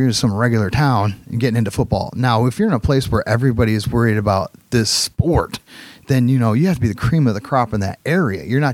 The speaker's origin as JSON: {"language": "English", "town": "Fremont", "region": "Ohio", "country": "United States", "tie": "born or raised there", "said": "My hometown."}